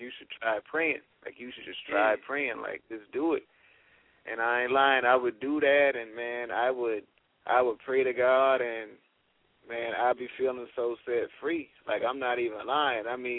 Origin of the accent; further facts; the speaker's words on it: Walterboro, South Carolina, United States; also born or lived in Charleston; I'm originally from Walterboro, South Carolina, man. Originally right from Walterboro. Spent a lot of time in Charleston. But right from Walterboro, man.